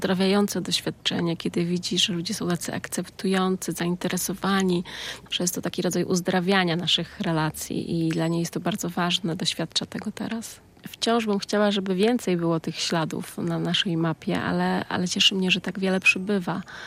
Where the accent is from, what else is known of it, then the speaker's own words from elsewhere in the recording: Białystok, Podlaskie Voivodeship, Poland; Jestem białostoczanką od wielu pokoleń z rodzin miejskich.